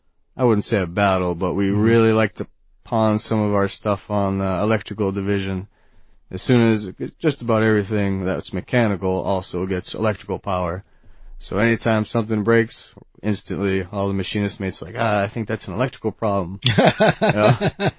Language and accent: English; Woburn, Massachusetts, United States; Originally, I'm from Massachusetts, about 15 minutes north of Boston, a town called Woburn.